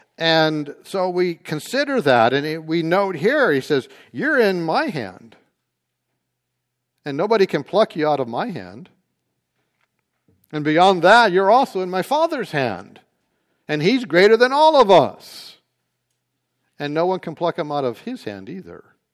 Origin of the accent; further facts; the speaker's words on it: North Carolina, United States; I grew up in Eastern North Carolina amongst Free Will Baptists, and they believe that you can lose it.